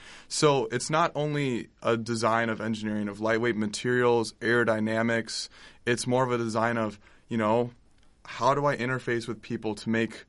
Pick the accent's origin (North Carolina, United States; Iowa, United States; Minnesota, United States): Iowa, United States; Because I'm from Iowa.